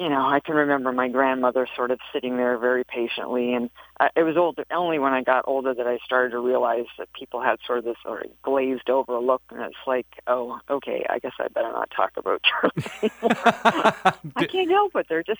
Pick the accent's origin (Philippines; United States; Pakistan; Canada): Canada; Toronto, Ontario; now in Bancroft, Canada; I'm actually based in Bancroft, but originally I'm from Toronto. We were moved up here permanently approximately 3 years ago.